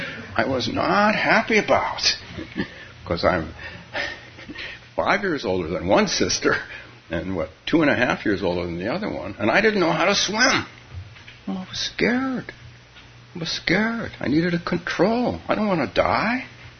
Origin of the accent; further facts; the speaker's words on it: California, United States; Which reminds me that when I grew up in California and close to water, and I had and still do have two younger sisters